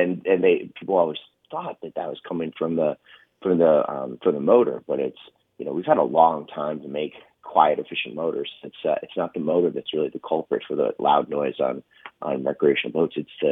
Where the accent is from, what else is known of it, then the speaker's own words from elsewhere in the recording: Michigan, United States; I'm originally from Michigan, and I started the company in Philadelphia where I was working as an executive producer.